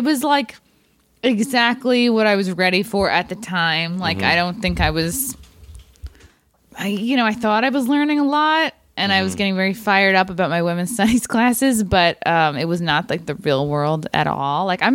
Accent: Rockville Centre, New York, United States; Yeah, I grew up in Rockville Center.

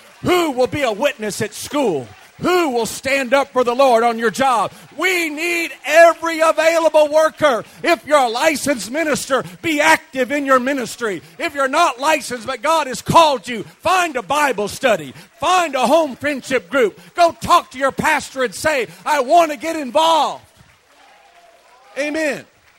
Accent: South Korea; I was raised as the son of home and foreign missionaries. I grew up in Korea.

